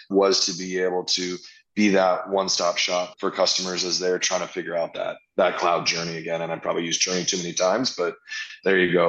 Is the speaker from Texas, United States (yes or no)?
yes; Texas, United States; Trust me, I'm a Texan.